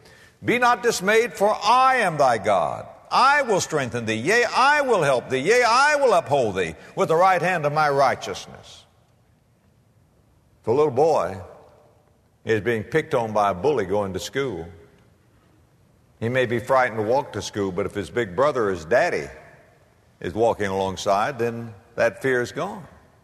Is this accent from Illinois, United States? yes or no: no; West Palm Beach, Florida, United States; I was raised in South Florida, kind of what you might call Hurricane Alley, West Palm Beach, Florida. When I came up here, I thought we were going north.